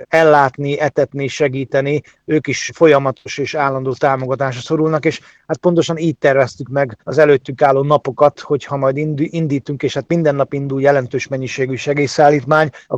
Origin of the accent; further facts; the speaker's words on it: Barkasovo, Zakarpattia Oblast, Ukraine; also born or lived in Rafajnaújfalu; hát a kicsi gyerekkoromat azt Rafajnaújfaluban töltöttem, azt követően pedig Barkason nőttem fel, ez egymás mellett lévő két falu